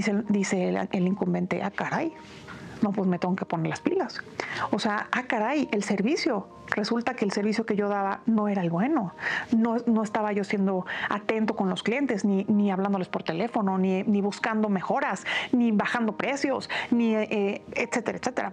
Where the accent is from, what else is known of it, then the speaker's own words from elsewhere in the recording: Mexico; le permita a todos los que somos mexicanos, que tenemos una cuenta de banco